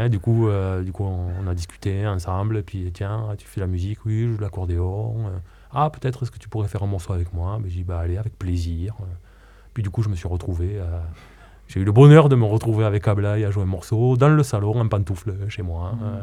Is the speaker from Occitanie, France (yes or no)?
yes; Occitanie, France; chez moi, dans le Quercy. Moi, je viens du Quercy. Le Quercy, ce territoire, c'est plus spécifiquement, administrativement parlant, c'est le département du Lot.